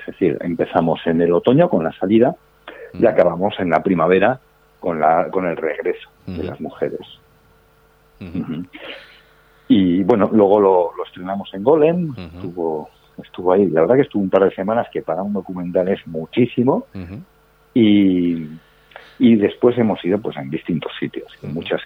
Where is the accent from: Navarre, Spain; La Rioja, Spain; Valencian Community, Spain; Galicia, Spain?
Navarre, Spain; y nos propusieron a nosotros como navarros buscar una productora navarra involucrados en el proyecto.